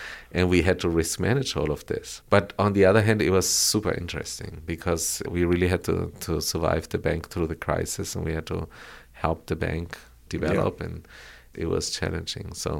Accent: Colombia; first language Spanish; English is a second language; as I was raised and I grew up in Colombia and South America, my mother tongue is Spanish, right?

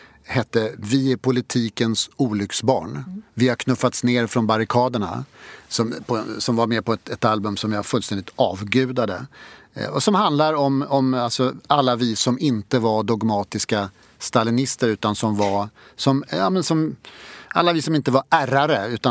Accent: Älvsjö, Stockholm County, Sweden; Vi ska gå till en restaurang i Älvsjö, där jag kommer ifrån.

